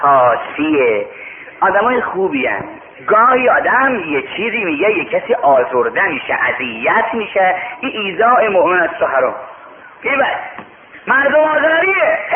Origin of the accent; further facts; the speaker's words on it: Mashhad, Razavi Khorasan, Iran; گفتم من اصلا مال مشهده